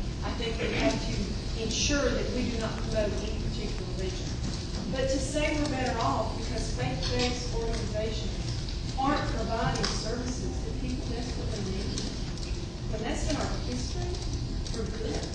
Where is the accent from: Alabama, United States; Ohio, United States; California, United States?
Alabama, United States; in the South, I grew up in Alabama, and spent a lot of time in Montgomery and Birmingham